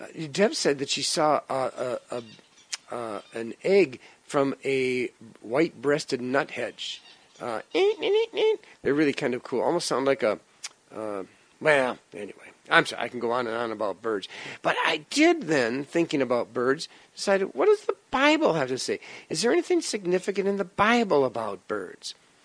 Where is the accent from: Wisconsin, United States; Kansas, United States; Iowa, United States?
Wisconsin, United States; Growing up in Wisconsin, they'd leave for winter. It was just too cold for them to live up there.